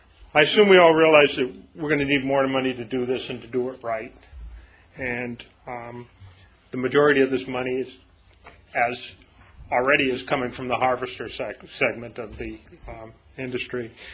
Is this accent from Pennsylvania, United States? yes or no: no; Yarmouth, Maine, United States; I'm a harvester from Yarmouth, Maine